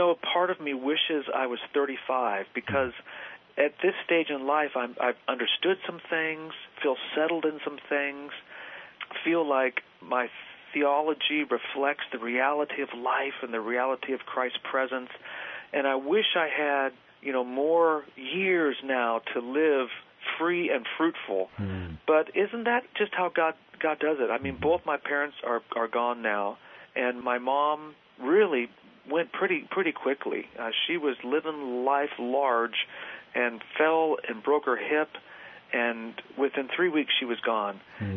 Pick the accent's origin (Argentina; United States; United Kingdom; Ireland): Argentina; also born or lived in Costa Rica; I was raised in South America. My folks were missionaries in Argentina.